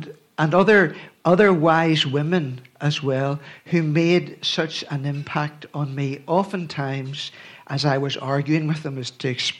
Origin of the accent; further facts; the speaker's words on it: Belfast, Northern Ireland, United Kingdom; We came from Belfast. I suppose we came from what was a very vibrant, radical group of young people who were caught up in what I think was a really remarkable outpouring of the Holy Spirit in Ireland, north and south, in the 70s and 80s.